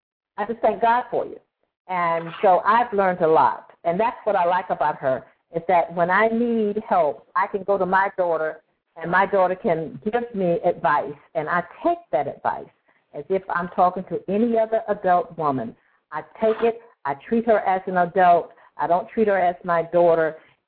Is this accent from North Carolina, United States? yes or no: yes; Winston-Salem, North Carolina, United States; I'm from North Carolina. I'm from Winston-Salem.